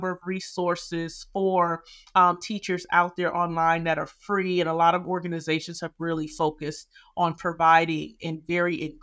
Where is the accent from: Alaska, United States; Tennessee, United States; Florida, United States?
Florida, United States; I think I was extremely privileged and lucky growing up in South Florida to have Black teachers in elementary, all but two.